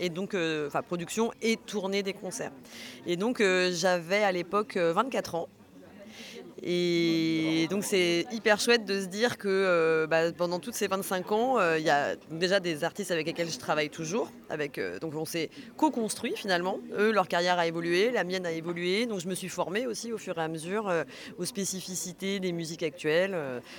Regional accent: Paris, Île-de-France, France; J'ai grandi à Paris, dans un quartier aussi où il y avait pas mal de gens qui travaillaient dans les métiers de la culture.

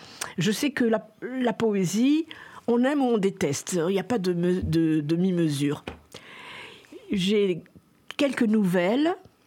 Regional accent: Tunisia; born there; Il y a toujours la Tunisie, parce que je suis née en Tunisie

